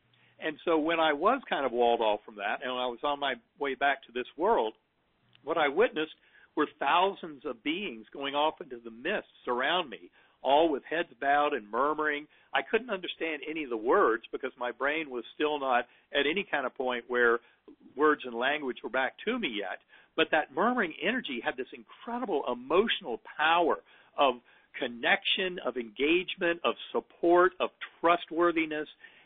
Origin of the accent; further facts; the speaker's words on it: North Carolina, United States; the religious orthodoxy I grew up with in North Carolina through a Methodist church, did not really allow for that oneness with the divine.